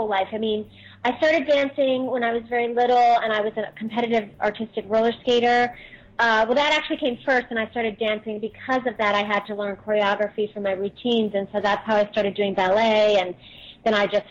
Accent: New York, United States; now in Los Angeles, United States; I mean, I'm from New York. But I said, well, I've been in New York. I've done New York. What about LA? And so I said, well, I'm going to come out to LA and see what happens.

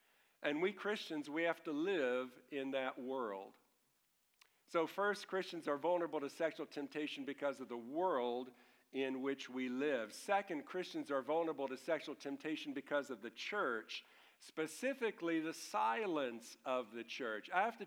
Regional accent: Louisville, Kentucky, United States; My job was to deliver display equipment to stores and businesses all over my hometown of Louisville.

